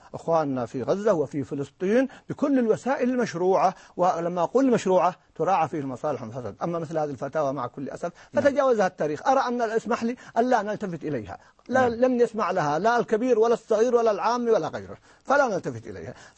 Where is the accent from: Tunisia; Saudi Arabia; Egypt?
Saudi Arabia; عندنا في المملكة العربية السعودية